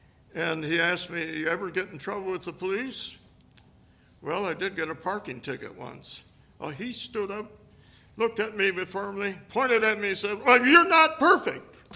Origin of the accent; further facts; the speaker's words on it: Detroit, Michigan, United States; now in South Dakota, United States; I grew up in Detroit, the Motor City.